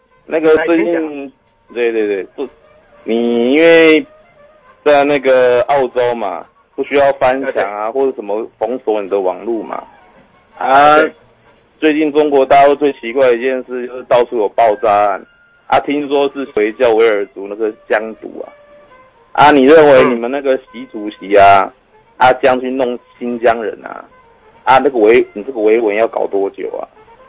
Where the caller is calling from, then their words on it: Taichung, Taiwan; 哎，我是台中的